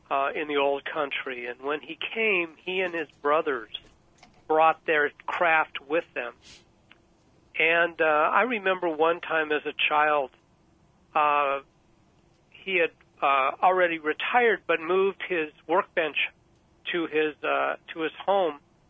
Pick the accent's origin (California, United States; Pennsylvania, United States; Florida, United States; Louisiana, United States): California, United States; Los Angeles; I grew up in a suburb of Los Angeles called the San Fernando Valley. And actually, from the International Disability Center, I am probably only 15 miles from the house I was born in.